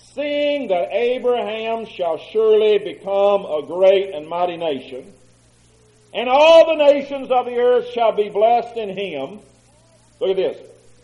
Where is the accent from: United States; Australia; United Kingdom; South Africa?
United States; Southern United States; I'm not speaking a foreign language. I'm just from South.